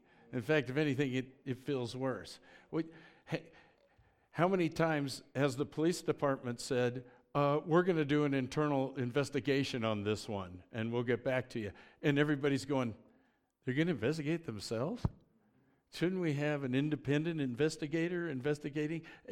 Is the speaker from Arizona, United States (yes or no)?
no; Boulder, Colorado, United States; When I was a kid growing up in Boulder